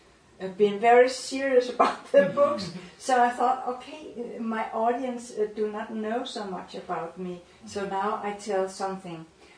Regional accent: Denmark; first language Danish; English is a second language; I mostly read in English, but I give you few examples in Danish. and I start with my mother tongue.

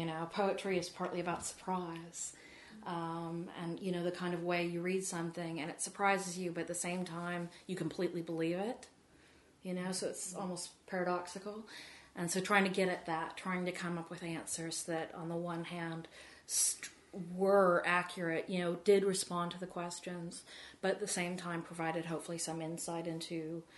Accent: Illinois, United States; growing up in Illinois in the 70s and 80s, where I had no gay friends that I knew of.

